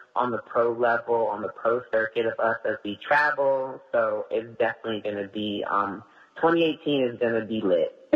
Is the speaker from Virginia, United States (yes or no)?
yes; Manassas, Virginia, United States; moved away as an adult; now in Charlotte, United States; I am originally from Manassas, Virginia, which is right outside of D.C., about 30 minutes outside. So I've lived there all my life, and then I made the move down to Charlotte in about 3 years ago now.